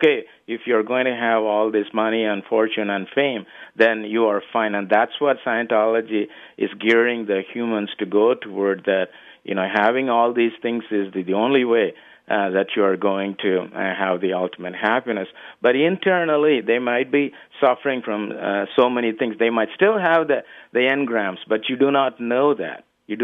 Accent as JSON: {"language": "English", "country": "India", "tie": "born or raised there", "said": "I grew up in India, although I was a third-generation Lutheran back in India"}